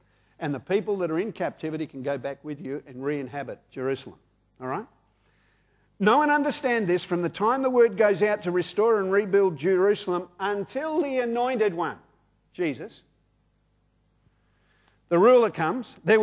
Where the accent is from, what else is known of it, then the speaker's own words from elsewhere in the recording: Mount Lawley, Western Australia, Australia; when I was growing up in Mount Lawley back in the 60s and I went to high school?